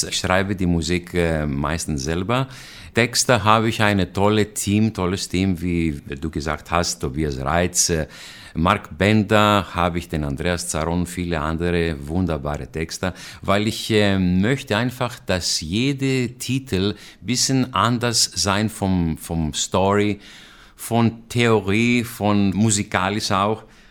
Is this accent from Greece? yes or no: yes; Thessaloniki, Central Macedonia, Greece; now in Germany; dann denke ich an meine Heimat, Thessaloniki. Ich komme aus Thessaloniki